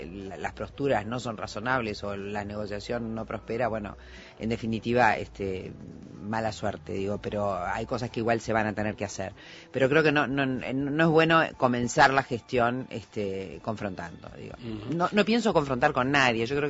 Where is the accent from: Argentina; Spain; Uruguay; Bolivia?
Uruguay; Montevideo; me siento como una montevideana más